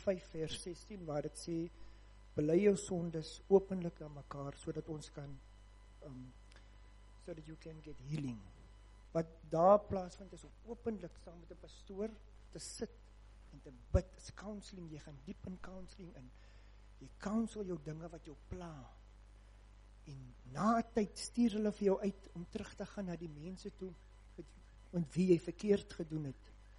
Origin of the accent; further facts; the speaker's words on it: Pearl Valley, Western Cape, South Africa; Ek kom van Pearl Valley